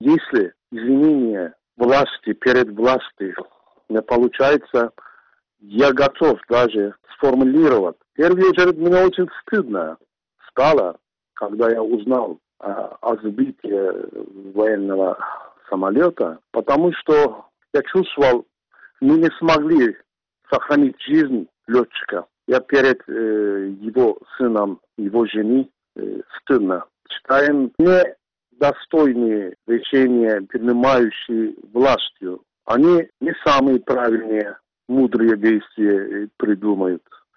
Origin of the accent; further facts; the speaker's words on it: Turkey; now in Russia; Я с 91-го года живу в России, свою сознательную жизнь я прожил здесь. Очень многие турки, первые поколения, я скажу, приехали из Турции, относимся любовью к русскому народу, и поэтому мы здесь создали семьи.